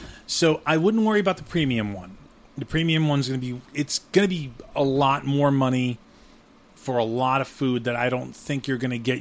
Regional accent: New York, United States; I mean, I don't know if we would think it was chilly because, you know, we're from New York.

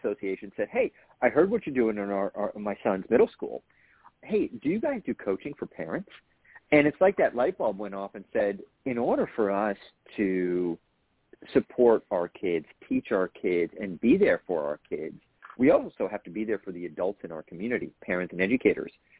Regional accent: New Jersey, United States; now in New York City, United States; I live in New York City with my family, so we started in New York and New Jersey. I'm from North Jersey originally.

